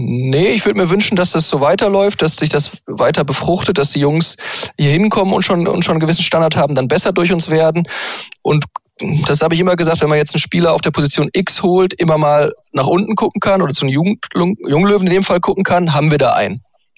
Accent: Essen, North Rhine-Westphalia, Germany; Ich komme ja auch aus Essen.

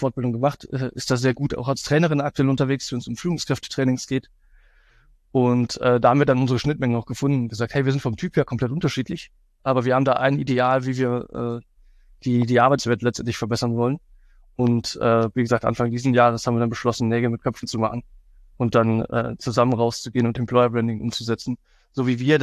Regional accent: Cologne, North Rhine-Westphalia, Germany; Für mich als Kölner natürlich ein schwieriger Schritt gewesen

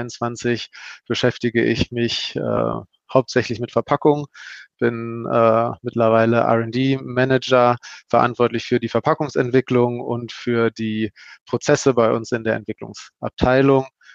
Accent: North Rhine-Westphalia, Germany; Ich komme aus dem Ruhrgebiet und habe in Bochum Maschinenbau studiert. Klassisch Maschinenbau und bin dann nach dem Abschluss an die TU Darmstadt, Technische Universität Darmstadt gewechselt

